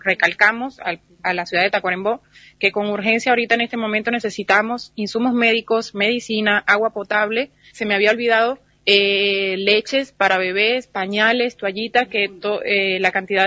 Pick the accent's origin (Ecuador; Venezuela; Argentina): Venezuela; Caracas, Capital District; yo soy de Caracas, donde hubo grandes daños.